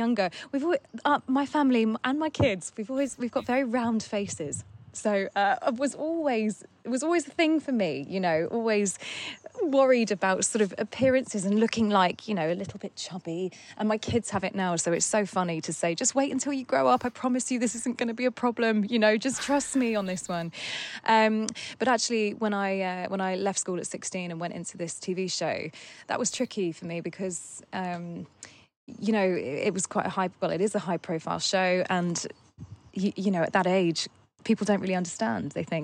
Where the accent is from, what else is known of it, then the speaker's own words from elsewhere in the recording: South East England, United Kingdom; I grew up in Surrey, which is where we live now. It's about an hour away from London.